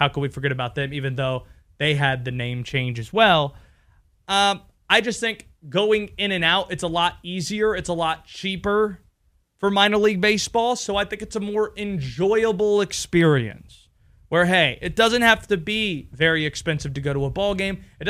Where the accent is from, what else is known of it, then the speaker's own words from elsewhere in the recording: North Carolina, United States; Maybe it's because I grew up in a state where college sports is king. I grew up in North Carolina.